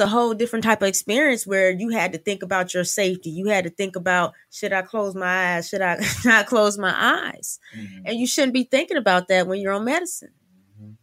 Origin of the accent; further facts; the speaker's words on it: Miami, Florida, United States; born there; I was born in Miami. So I thought, maybe I go home, I get to go to the beach, you know.